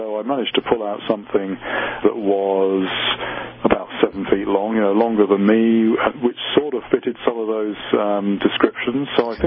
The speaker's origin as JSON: {"language": "English", "region": "England", "country": "United Kingdom", "tie": "born or raised there", "said": "I grew up in England, but in my case, I took myself off to India in 1982"}